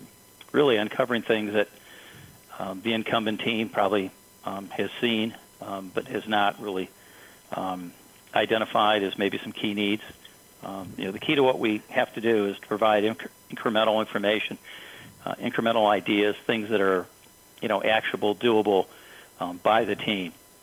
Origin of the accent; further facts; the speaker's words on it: Grand Rapids, Michigan, United States; So my background is interesting. I grew up in Grand Rapids, Michigan.